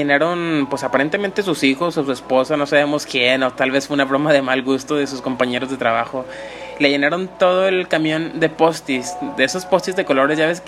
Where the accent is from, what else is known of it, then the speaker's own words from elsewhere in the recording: Monterrey, Nuevo León, Mexico; que yo también soy regio y yo también quisiera algún día conducir el regio de Monterrey, el metro de Monterrey